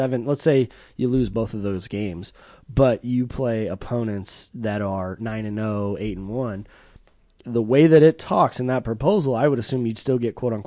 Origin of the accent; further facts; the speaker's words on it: Lisle, Illinois, United States; You know, because I kind of kept up back from my hometown in Lisle.